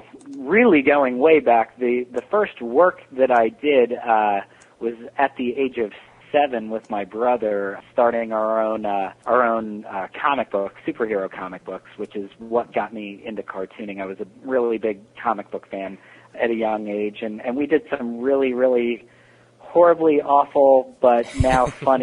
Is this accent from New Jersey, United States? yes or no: yes; Rockaway, New Jersey, United States; I grew up in Rockaway, New Jersey, which is actually now where I live with my wife and our son and our dog.